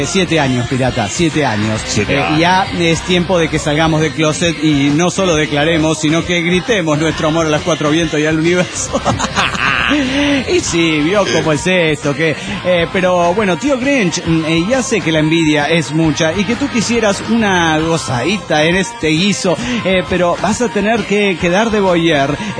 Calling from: Morelia, Michoacán, Mexico; de Morelia, Michoacán.

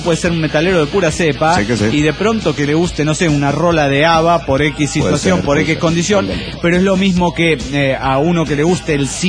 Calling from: Oxnard, California, United States; Hola, ¿cómo están? … de Oxnard, California.

